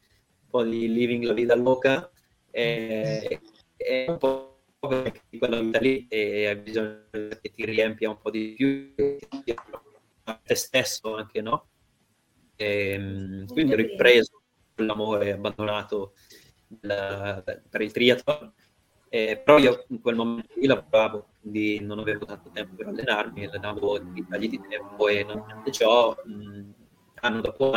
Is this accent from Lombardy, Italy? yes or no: yes; Seriate, Lombardy, Italy; Ho iniziato a 5 anni più o meno a fare nuoto agonistico nella squadra del mio paese qui a Seriate